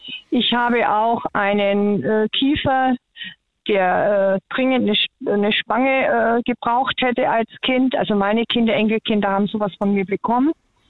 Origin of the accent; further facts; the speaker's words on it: Bavaria, Germany; Ich komme aus Franken und muss sagen, ich habe da so viel Verschiedenes erlebt.